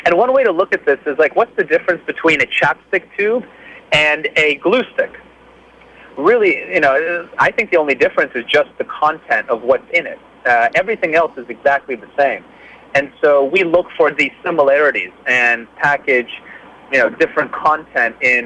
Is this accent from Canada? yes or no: yes; Canada; I'm originally Canadian, not American